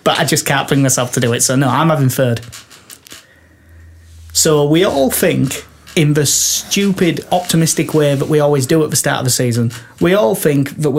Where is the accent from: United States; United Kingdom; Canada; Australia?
United Kingdom; Yorkshire and the Humber; I'm a Yorkshireman, I'm cheap, I want my beer.